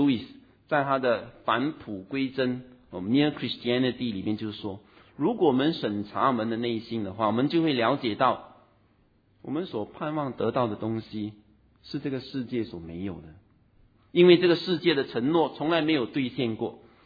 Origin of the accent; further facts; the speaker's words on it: China; 就好像我们中国人从观察人性来归纳出一些做人的道理